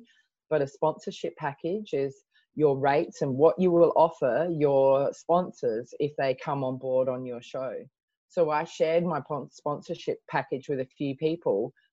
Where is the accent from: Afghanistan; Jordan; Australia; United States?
Australia; it's from my hometown in Australia